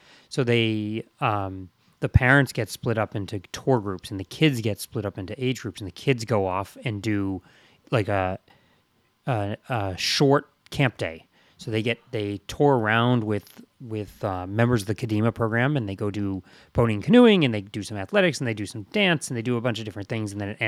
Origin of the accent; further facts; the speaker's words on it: Peabody, Massachusetts, United States; and I'm from Peabody, Massachusetts, for the world listeners.